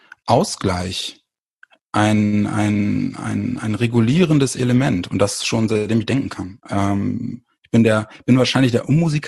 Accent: Bremen, Germany; meine Heimat Bremen.

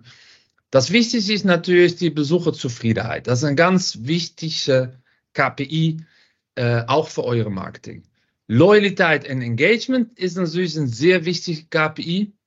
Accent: Netherlands; German is a second language

